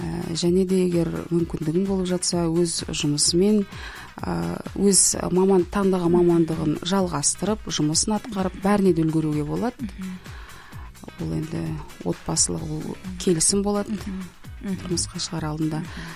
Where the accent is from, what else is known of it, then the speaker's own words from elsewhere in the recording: East Kazakhstan Region, Kazakhstan; born there; now in Almaty, Kazakhstan; Енді мен Шығыс Қазақстан облысы Марқакөл ауданында дүниеге келдім. Біраз жылдар болды, міне 97 жылдан бастап осы Алматы қаласының тұрғынымыз.